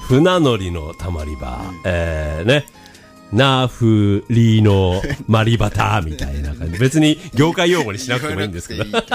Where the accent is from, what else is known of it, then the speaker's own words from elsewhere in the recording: Yokosuka, Kanagawa, Japan; もともと港町横須賀で生まれ育った私が何かこうね、港町について何か歌いたいと思って作ったやつで